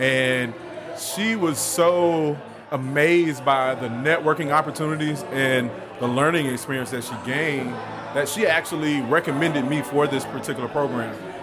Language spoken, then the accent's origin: English; Americus, Georgia, United States; I'm from America's Sumter County, Georgia.